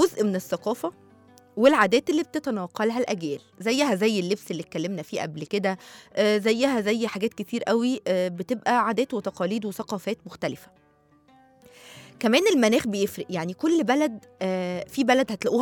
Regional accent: Egypt; المشهورة عندنا في مصر ورق العنب المحاشي بانواعها

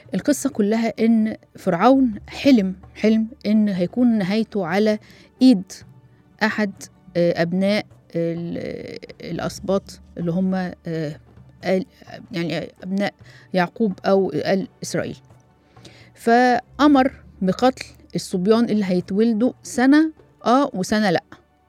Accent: Egypt; الحقيقة لها أثر يعني لحد النهاردة في أنفسنا احنا كمصريين

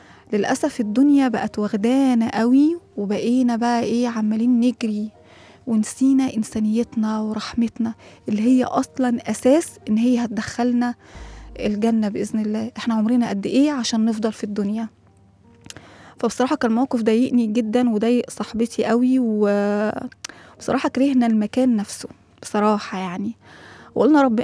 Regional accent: Egypt; احنا من مصر عادي فمفيش مشكلة

